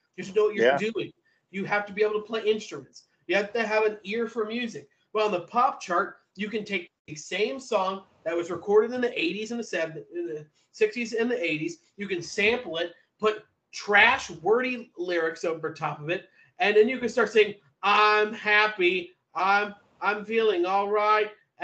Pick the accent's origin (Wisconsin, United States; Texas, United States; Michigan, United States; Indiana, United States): Texas, United States; Houston; Let's throw a little Texas into it because you know I'm from Houston.